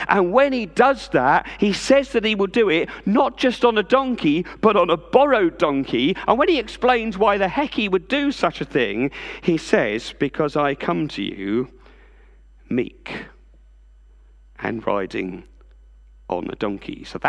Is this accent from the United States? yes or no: no; United Kingdom; if you combine being Christian with being British, well, then we never stop apologising.